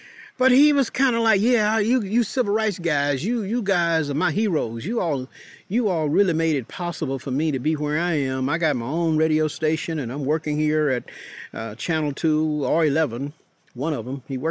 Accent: Warrenton, United States; My parents went to vote in my hometown of Warrenton.

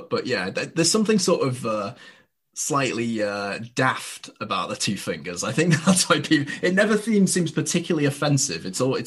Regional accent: North West England, United Kingdom; Well, so I'm not from Manchester. Where I'm from is like 10 miles from Scotland.

